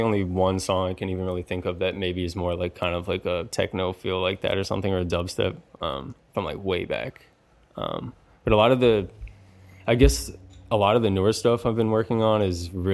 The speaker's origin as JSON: {"language": "English", "region": "Maryland", "country": "United States", "tie": "born or raised there", "said": "But yeah, I grew up in Maryland"}